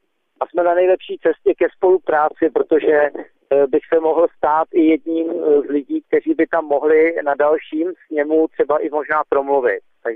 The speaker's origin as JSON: {"language": "Czech", "region": "Prague", "country": "Czechia", "said": "já jsem Pražák"}